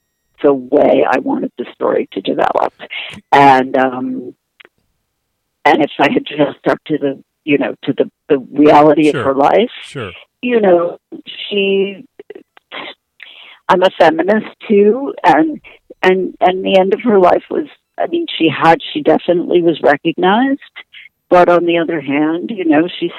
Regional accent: United States; And also because I am American, I was very interested in the idea of placing a woman who had seen what happens when pure science becomes militarized

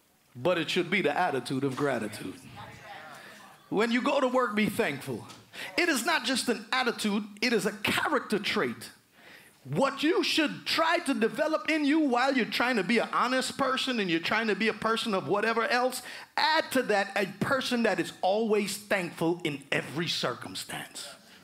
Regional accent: New York, United States; I grew up in New York, but thank God I've never had to, you know, fight to defend myself

